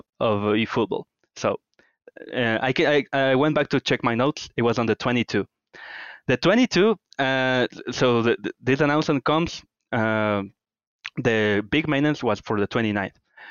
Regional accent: Riobamba, Chimborazo, Ecuador; I'm from Riobamba. It's a much, much smaller city. Very, very beautiful.

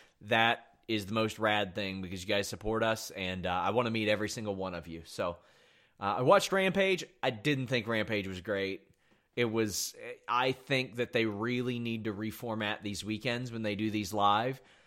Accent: Kentucky, United States; I'm from Kentucky. It gets really cold here, too, but 30 degrees here is not 30 degrees there, and I learned that lesson.

